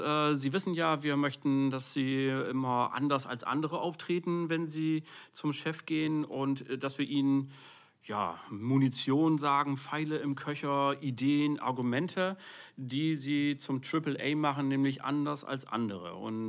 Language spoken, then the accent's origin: German; Rhineland, Germany; Wir kommen ja aus dem Rheinland